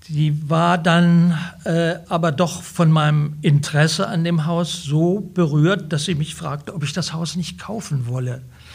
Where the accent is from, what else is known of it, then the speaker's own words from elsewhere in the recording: Poland; Das können Sie machen als Deutscher, aber wir als Polen, die wir hier wohnen in dem Ort, wir möchten uns damit nicht beschäftigen.